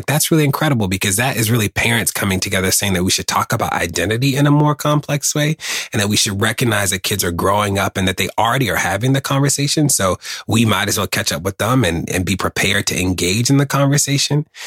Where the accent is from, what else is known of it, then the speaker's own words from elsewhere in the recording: Baltimore, Maryland, United States; I remember being a gay Black kid growing up in Baltimore, and it was hard